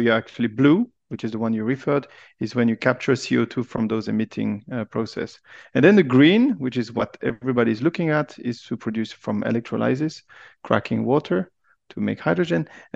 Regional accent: Lausanne, Vaud, Switzerland; first language French; English is a second language; also born or lived in Japan; Yes, maybe you can hear from my accent. I'm French speaking, but from Switzerland. So I'm Swiss, born in Lausanne

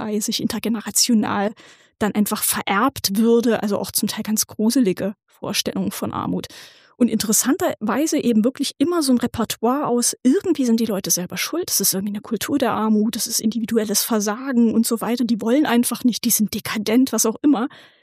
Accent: Thuringia, Germany; born there; ich komme gebürtig aus Thüringen

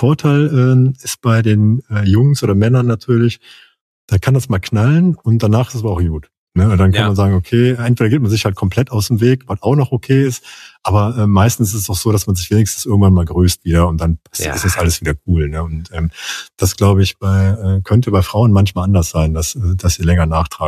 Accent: Düsseldorf, North Rhine-Westphalia, Germany; ich bin in Düsseldorf geboren, also tatsächlich, und bin, wie du siehst, nicht weit gekommen. Und ich bin halt Düsseldorfer

